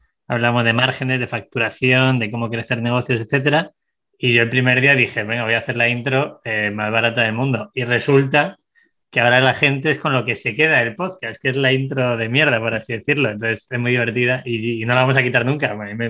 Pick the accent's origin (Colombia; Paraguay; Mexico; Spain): Spain; Segovia, Castile and León; born there; moved away; also born or lived in Madrid; tengo 33 años. 33 o 32, 30, bueno, del 87. Nací en Segovia, luego me fui a Madrid, he vivido en varias partes del mundo.